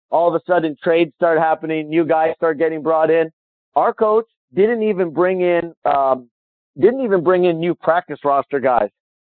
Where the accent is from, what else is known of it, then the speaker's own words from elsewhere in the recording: Calgary, Alberta, Canada; When I was a kid growing up in Calgary